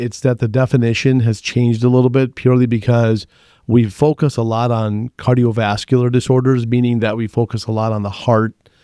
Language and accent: English; Chicago, Illinois, United States; born and raised in Chicago, Illinois.